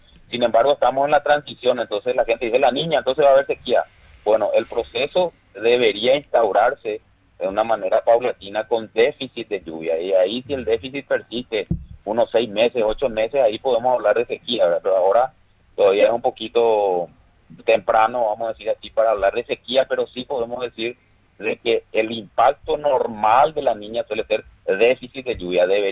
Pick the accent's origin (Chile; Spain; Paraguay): Paraguay; No, Jessica, en realidad yo soy, como Estado paraguayo, somos miembros de la Organización Meteorológica Mundial